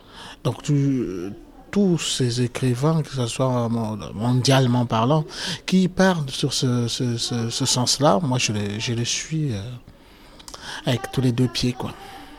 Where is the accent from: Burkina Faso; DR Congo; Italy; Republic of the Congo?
Republic of the Congo; Brazzaville; conteur. Je suis du Congo Brazzaville. Brazzaville même, le petit Congo, le mignon Congo comme on dit